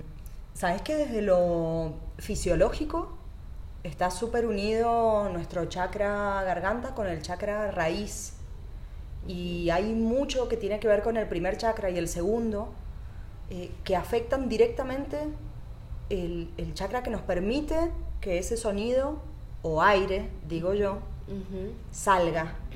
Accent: Mendoza, Argentina; Y después de 5 años andando por la universidad en Mendoza, que es de donde vengo, Mendoza, Argentina

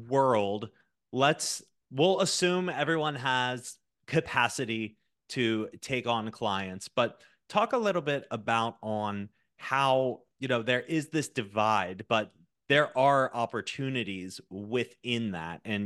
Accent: Chicago, Illinois, United States; we're also Chicagoan

